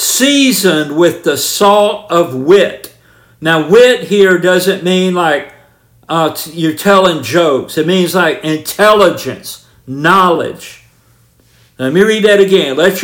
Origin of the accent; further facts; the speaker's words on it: Georgia, United States; and though I never served, I grew up on Army posts, and I lived outside Fort Benning, Georgia for a good bit of my life